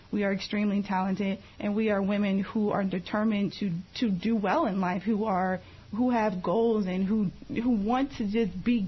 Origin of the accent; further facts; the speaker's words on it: Jefferson City, Missouri, United States; now in Kansas City, United States; Yes, born and raised in Jefferson City, Missouri. So moving to Kansas City, it was like, wow, it's such a big city.